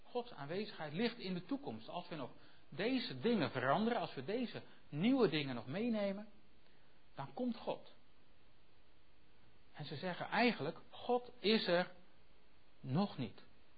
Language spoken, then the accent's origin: Dutch; Werkendam, North Brabant, Netherlands; Nou, weet je wat ik ontdekt heb in Werkendam, waar ik vandaan kom?